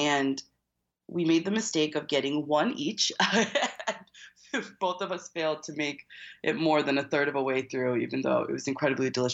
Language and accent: English; Midwest, United States; I'm from the Midwest and everything there tends to be a little bit larger than things on the East Coast